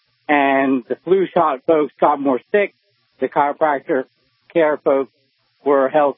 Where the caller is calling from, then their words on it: Gig Harbor, Washington, United States; I'm actually in Gig Harbor.